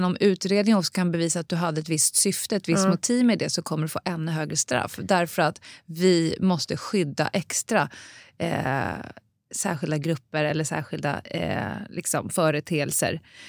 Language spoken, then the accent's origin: Swedish; Stockholm, Stockholm County, Sweden; för jag är också uppväxt på Södermalm.